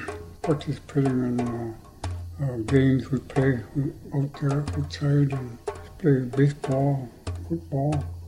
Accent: Shishmaref, Alaska, United States; I was born in 1971, born and raised in Shishmar. My parents, we grew up with practically nothing.

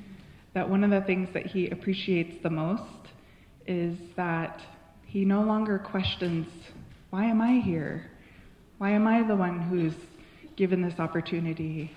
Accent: Unalakleet, Alaska, United States; I'm from Yunlaklit, Ungalaklik, … … after my great-grandma, my grandma's mom.

